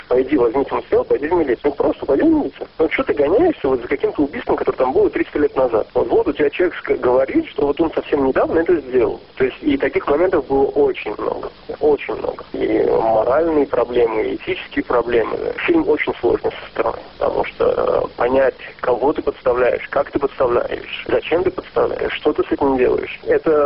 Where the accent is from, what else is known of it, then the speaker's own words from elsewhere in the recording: Israel; я не оговаривал о том, что я из Израиля